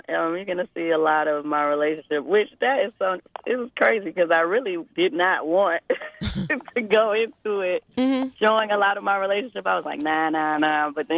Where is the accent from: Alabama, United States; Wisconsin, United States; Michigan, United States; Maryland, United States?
Michigan, United States; Detroit; She always want to let everybody know she's from Detroit, but I'm from Detroit.